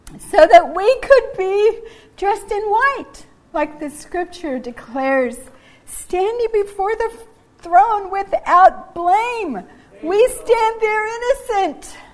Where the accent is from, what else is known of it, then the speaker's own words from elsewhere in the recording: New Zealand; accent: New Zealand; moved away; I grew up in New Zealand. Did you know that? I'm impersonating an American. When I first came to this church, I had an accent. I talked like that all the time, and I was very New Zealand